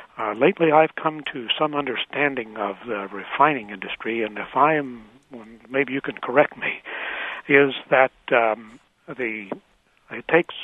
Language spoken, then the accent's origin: English; Terre Haute, Indiana, United States; And originally I am from Indiana, and Terre Haute in particular